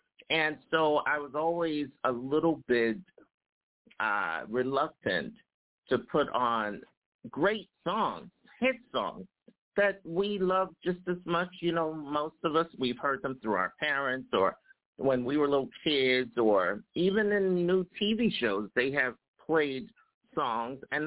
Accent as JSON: {"language": "English", "town": "Philadelphia", "region": "Pennsylvania", "country": "United States", "said": "I come from North Philadelphia. We don't know anything about that."}